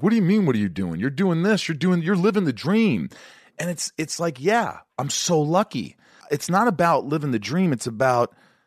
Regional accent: Indiana, United States; I grew up in Indiana. I mean, I had some dysfunction, but you know, I went to high school and I graduated barely and I went to college in Kentucky and I studied theater and then I moved to New York

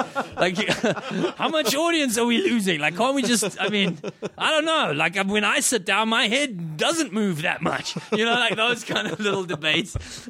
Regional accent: South Africa; I grew up in South Africa. It doesn't get cold there

